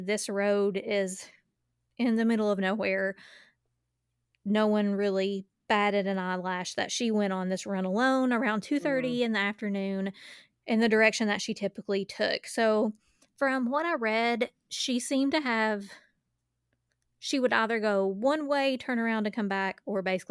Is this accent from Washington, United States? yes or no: yes; Acme, Washington, United States; town, Acme, Washington, was a small town, I was not lying.